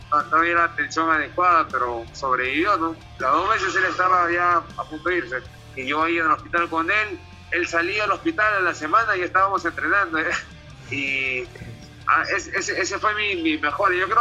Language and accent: Spanish; Miraflores, Lima, Peru; Yo crecí acá en Miraflores